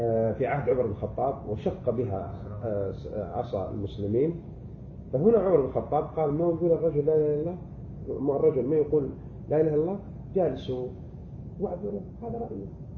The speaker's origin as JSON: {"language": "Arabic", "country": "Saudi Arabia", "said": "جماعة طبعا في عندنا في السعودية إخوان"}